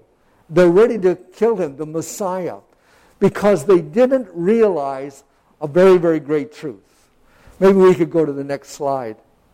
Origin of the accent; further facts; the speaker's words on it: Trenton, Ontario, Canada; when I was a child, I grew up in Trenton, air base town